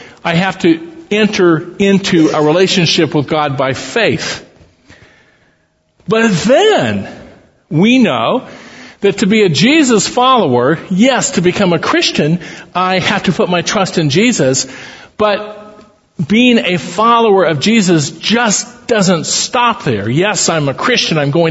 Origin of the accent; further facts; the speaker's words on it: Midwest, United States; I grew up in the Midwest. We had black walnuts on our property.